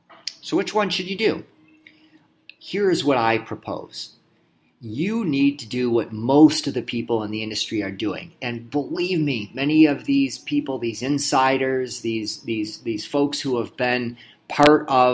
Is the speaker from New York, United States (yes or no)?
no; Michigan, United States; We are broadcasting today from Miami, actually South Beach, Florida, where it is sunny and beautiful today, unlike my home state of Michigan.